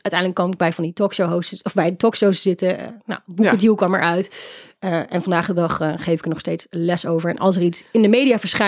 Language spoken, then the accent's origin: Dutch; Gelderland, Netherlands; was ik een bekende Gelderlander. Ik kom ergens uit Gelderland vandaan.